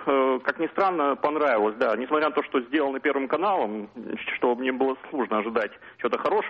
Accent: Sevastopol, Ukraine; я просто сам из Севастополя выходил

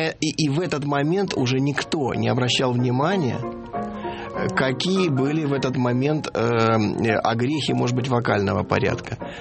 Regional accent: Rostov-on-Don, Rostov Oblast, Russia; born there; она родилась в Ростове-на-Дону, и я родился в Ростове-на-Дону.

